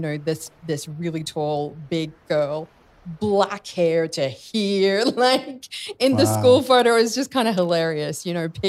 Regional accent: Sydney, New South Wales, Australia; because we were just Arab and Muslim and growing up in Australia and literally in the Bible Belt of Sydney.

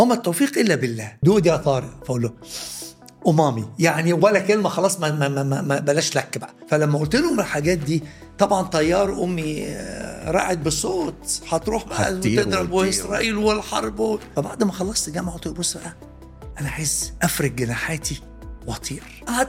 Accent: Alexandria, Alexandria Governorate, Egypt; أنا كبرت في إسكندرية في كليوباترا حمامات، شارع بورسعيد،

